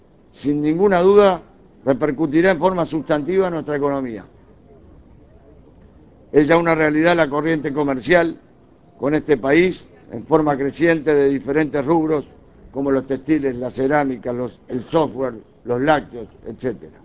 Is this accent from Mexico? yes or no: no; Uruguay; Queremos destacar el orgullo que como uruguayos sentimos con la emblemática reapertura de la empresa Funza.